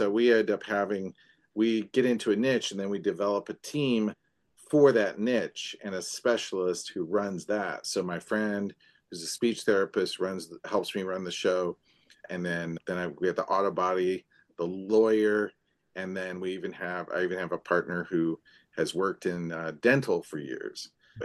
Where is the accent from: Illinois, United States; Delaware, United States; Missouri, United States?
Illinois, United States; East Peoria; also born or lived in Galesburg; And then we moved to East Peoria, Illinois, and I grew up there, which is right across the street, right across the river from